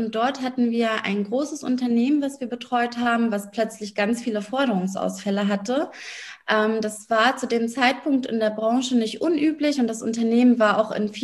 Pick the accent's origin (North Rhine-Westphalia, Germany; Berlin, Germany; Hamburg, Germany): Berlin, Germany; also born or lived in Ukraine; now in Bad Freienwalde, Germany; ich bin 33 Jahre alt, komme gebürtig aus der Ukraine, bin eigentlich Berlinerin, in Berlin aufgewachsen und in der Elternzeit nach Bad Freienwalde gezogen, also aufs Land.